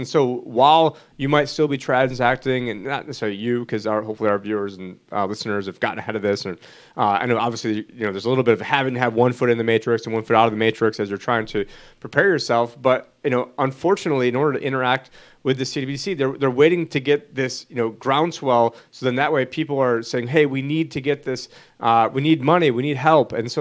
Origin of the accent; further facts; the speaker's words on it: New York, United States; But I guess I'm a millennial from New York who went to a liberal arts college